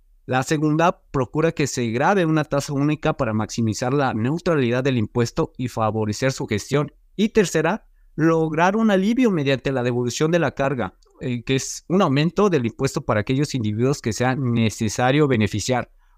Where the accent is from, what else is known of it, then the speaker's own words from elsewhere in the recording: Mexico; lo que tenemos que hacer como mexicanos